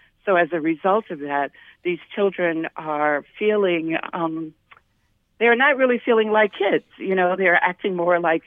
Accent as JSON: {"language": "English", "region": "Illinois", "country": "United States", "lives_now": "Gary, United States", "said": "And so I came to Gary because I'm originally from Illinois. I came to Gary and or to Northwest Indiana."}